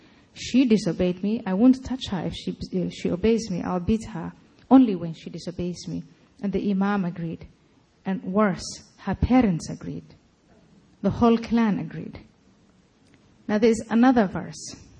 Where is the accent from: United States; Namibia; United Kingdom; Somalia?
Somalia; now in Netherlands; I grew up in Somalia, so the first time I read the Quran, I was about 4 or 5 years old